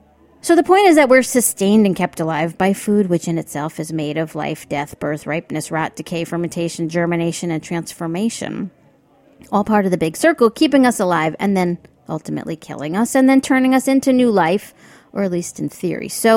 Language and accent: English; New York City, New York, United States; As a New Yorker, I go out there and I wonder why anybody would ever want to live any place but there.